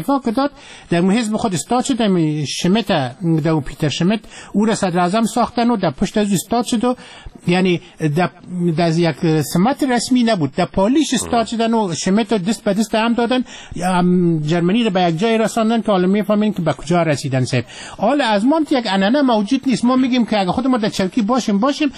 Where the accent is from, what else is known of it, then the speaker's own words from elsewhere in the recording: Afghanistan; ما شما افغان هستیم